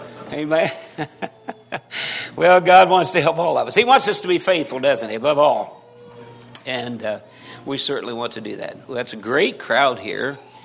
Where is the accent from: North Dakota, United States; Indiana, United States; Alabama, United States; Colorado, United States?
Indiana, United States; Wabash; moved away as an adult; I last Labor Day started filling in at a church up at Wabash, which is my hometown. I moved there when I was 5 and left when I was 19.